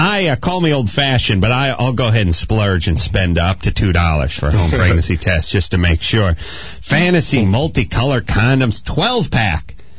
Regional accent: North Hollywood, California, United States; I grew up in North Hollywood. It seemed like I saw one or two out there.

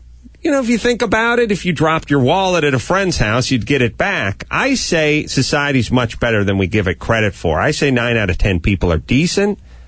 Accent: Los Angeles, California, United States; People from Los Angeles, and I come from Southern California in Los Angeles.

